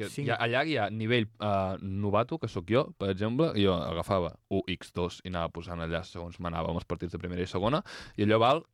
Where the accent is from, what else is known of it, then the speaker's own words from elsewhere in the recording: Catalonia, Spain; Diu molt de com som els catalans, que ja vivim de la il·lusió.